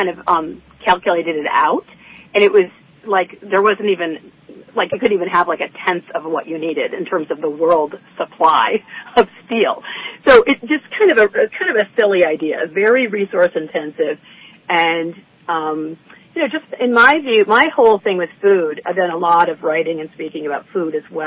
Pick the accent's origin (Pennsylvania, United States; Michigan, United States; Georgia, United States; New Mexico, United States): Michigan, United States; Kalamazoo; also born or lived in France; I'm from Kalamazoo, Michigan, and went to Kalamazoo College. Majored in biology and French, kind of an unusual combination